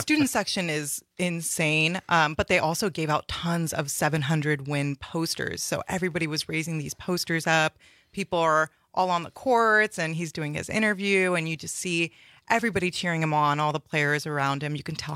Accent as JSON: {"language": "English", "region": "California", "country": "United States", "moved": "yes", "said": "And coming from California, I probably say that I'm from California a little bit too much."}